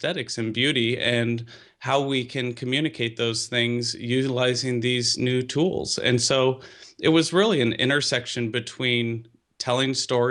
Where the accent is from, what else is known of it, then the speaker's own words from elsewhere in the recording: Los Angeles, California, United States; Perhaps growing up in Los Angeles, where the billboards are larger than the actual buildings